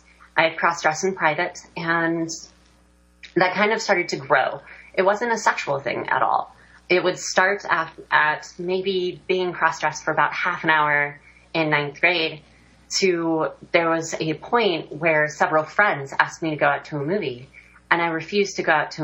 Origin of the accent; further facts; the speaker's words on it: Cheyenne, Wyoming, United States; So growing up in Cheyenne was very interesting. It's a very neutral area.